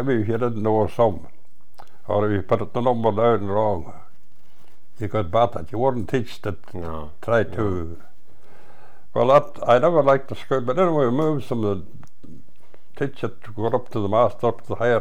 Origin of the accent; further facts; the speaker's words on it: Ireland; born there; Well, I was born in Fimore.